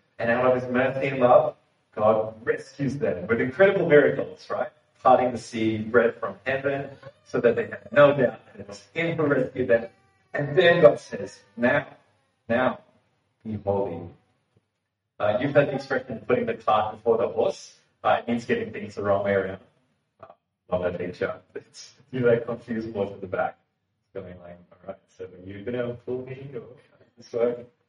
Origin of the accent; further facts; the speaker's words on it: Singapore; I'd never heard of it before. I was from Singapore.